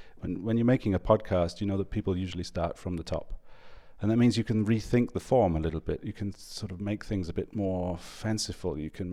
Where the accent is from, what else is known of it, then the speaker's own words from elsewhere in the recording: England, United Kingdom; moved away as an adult; now in Denmark; I'm actually originally from England, but I moved to Denmark 15 years ago